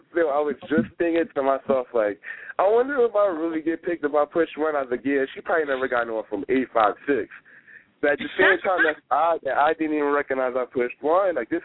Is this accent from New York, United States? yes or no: no; New Jersey, United States; I'm from New Jersey, South Jersey.